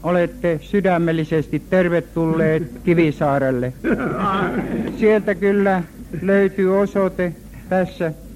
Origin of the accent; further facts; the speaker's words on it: Kalajoki, North Ostrobothnia, Finland; ja Kalajan kunnasta. Kotikuntani on Kalajoki